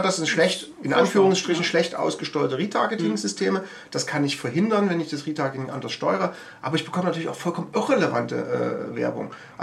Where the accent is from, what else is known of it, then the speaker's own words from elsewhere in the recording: Leipzig, Saxony, Germany; Ich komme aus Leipzig, mache Online-Marketing seit 1999, ja.